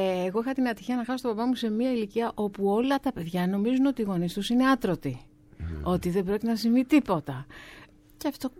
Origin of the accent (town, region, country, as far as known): Greece; also born or lived in London